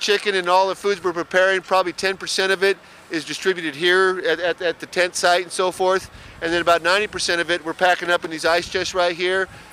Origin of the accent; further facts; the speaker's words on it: Arkansas, United States; You know, I'm from Arkansas, quite honestly